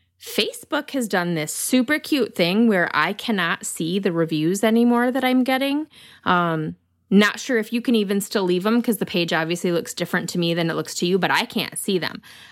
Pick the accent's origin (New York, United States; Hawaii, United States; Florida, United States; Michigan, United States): Michigan, United States; accent: Michigan; if you're missing the sound of my Michigan accent